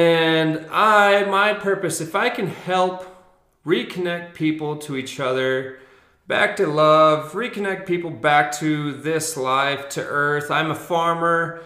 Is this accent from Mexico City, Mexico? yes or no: no; Chihuahua, Mexico; now in Asuncion, Mexico; I am from Chihuahua, Mexico. I live in Asuncion. We live in Asuncion on our farm right now.